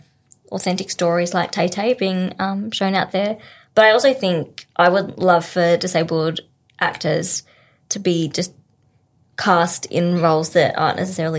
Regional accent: Melbourne, Victoria, Australia; I'm from Melbourne, so I lived here for 2.5 months to work on it and do the show.

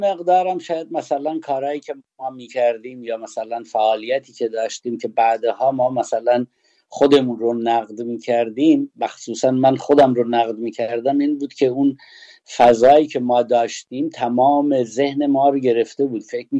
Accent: Sanandaj, Kurdistan, Iran; اهل سنندجیم، اینا یه سری خیلی تحویلمون میگرفتن

